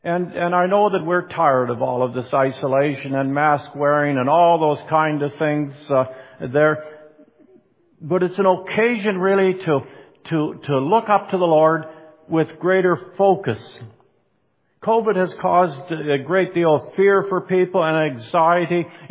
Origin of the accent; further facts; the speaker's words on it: Saskatchewan, Canada; I grew up in Saskatchewan, just across the border from where they built the Shellmouth Dam on the Assiniboine.